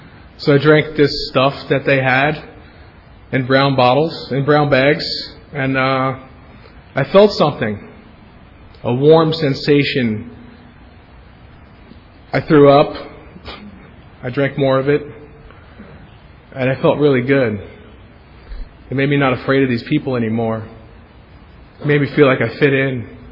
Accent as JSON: {"language": "English", "town": "Brooklyn", "region": "New York", "country": "United States", "tie": "born or raised there", "said": "I grew up in Brooklyn, New York, and a lot of times I think I'm the only nice guy that came from Brooklyn."}